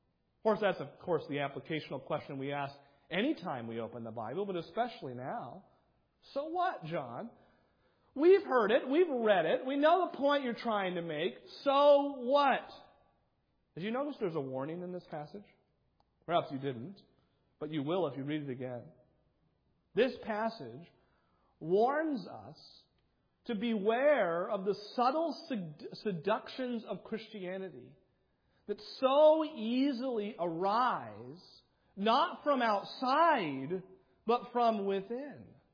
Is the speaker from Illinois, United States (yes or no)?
no; New Hampshire, United States; My home state of New Hampshire leads the way with 24% attending is all.